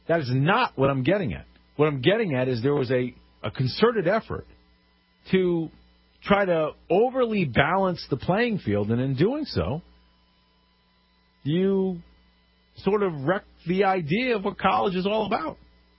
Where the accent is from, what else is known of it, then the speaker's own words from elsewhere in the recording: Connecticut, United States; We just had it happen in my home state of Connecticut.